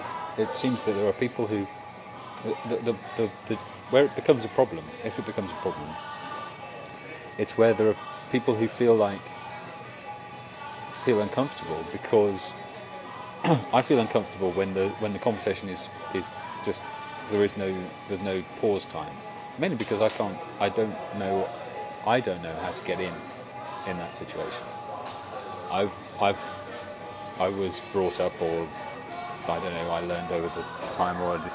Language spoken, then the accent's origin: English; England, United Kingdom; whether it's about me as an Englishman, a British person.